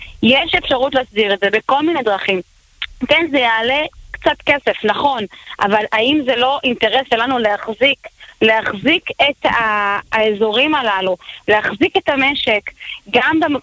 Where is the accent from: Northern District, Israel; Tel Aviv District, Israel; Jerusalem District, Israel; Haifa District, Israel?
Northern District, Israel; ואני כצפונית במקור, אני ממש מבינה את זה